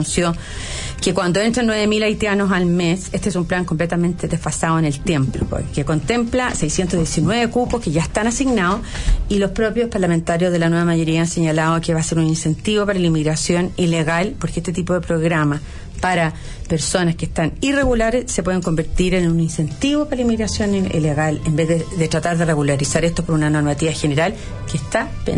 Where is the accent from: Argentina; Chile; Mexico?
Chile; cuando somos todos chilenos.